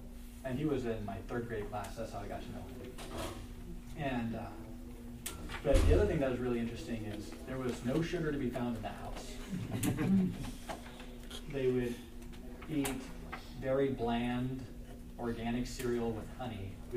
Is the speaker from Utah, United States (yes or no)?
no; Idaho, United States; I remember I had a friend, Mark Tillman, when I grew up in Idaho